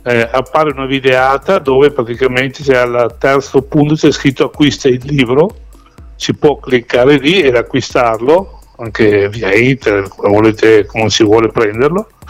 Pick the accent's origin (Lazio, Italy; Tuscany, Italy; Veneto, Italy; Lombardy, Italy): Veneto, Italy; Verona; visto che voi siete di Vicenza, io sono qui vicino, sono di Verona.